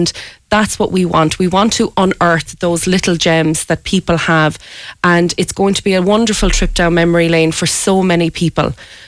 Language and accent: English; Ireland; I think when it comes to being Irish as well, it's very important for us to connect, and we just want to reconnect with those people.